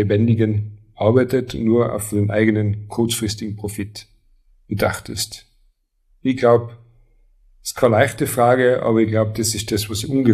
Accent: Leutasch, Tyrol, Austria; ich bin in Leutasch aufgewachsen, ich bin so aufgewachsen, eben mit Vereinsleben

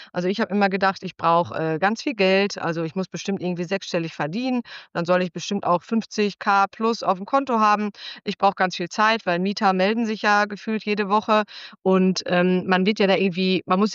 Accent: North Rhine-Westphalia, Germany; also born or lived in Cologne; ich komme aus dem Ruhrgebiet, also ich wohne in Gelsenkirchen, bin hier im Kreis Recklinghausen auch aufgewachsen, hatte einen kurzen Abstecher in Köln, aber bin jetzt mittlerweile auch wieder hier im Ruhrgebiet gelandet

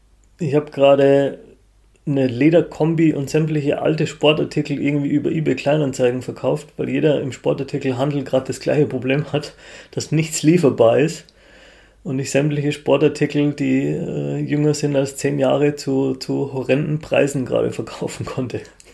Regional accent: Munich, Bavaria, Germany; Was mir als Münchner immer schon irgendwo im Kopf geblieben ist

